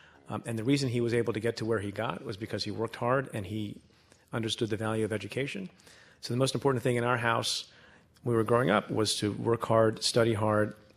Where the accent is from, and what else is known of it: India; born there